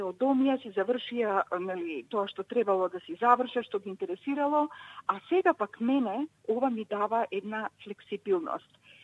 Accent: Skopje, North Macedonia; born there; Инако јас сум родена во Скопје, Македонија

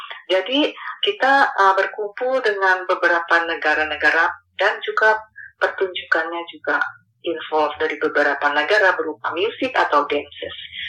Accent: Indonesia; born there; generation itu orang tua gitu memang dari China. Tapi saya lahir di Indo, orang tua saya, nenek saya lahir di Indo.

